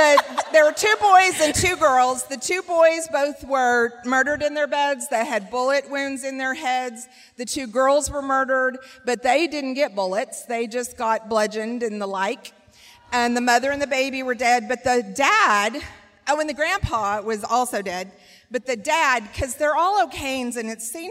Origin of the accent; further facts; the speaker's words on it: Lawton, Oklahoma, United States; We're from Southwest Oklahoma, right outside Lawton.